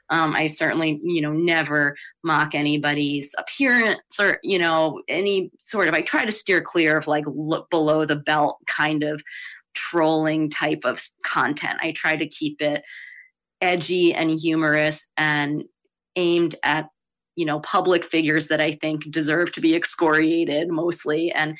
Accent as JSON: {"language": "English", "town": "New York City", "region": "New York", "country": "United States", "tie": "born or raised there", "said": "I grew up in New York City and I kind of knew what his whole deal was"}